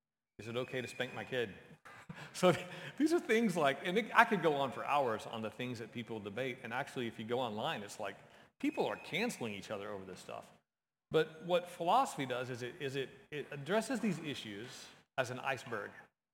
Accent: Texas, United States; I was a good Southern Baptist boy growing up in Texas

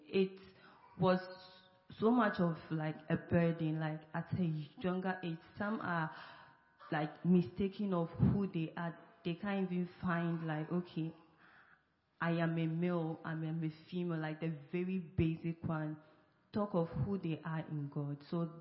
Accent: Ghana; and I'm from Ghana.

